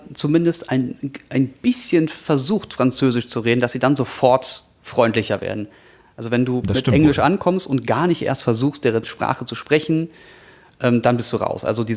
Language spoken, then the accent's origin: German; Cologne, North Rhine-Westphalia, Germany; Also bei uns in Köln in den 90er Jahren war das so